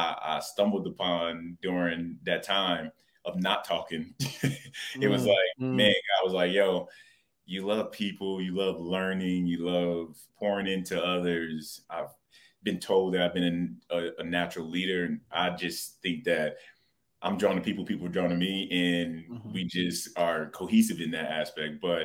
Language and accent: English; New Jersey, United States; growing up in Pasadena, New Jersey, one, it's rough.